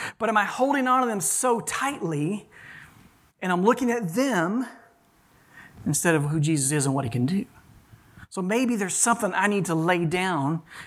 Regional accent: Texas, United States; in rodeos, we grew up in Texas, we watched a lot of rodeos

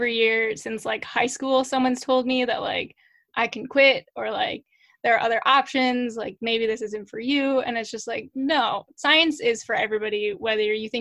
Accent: Midwest, United States; And I was like, I'm from the Midwest.

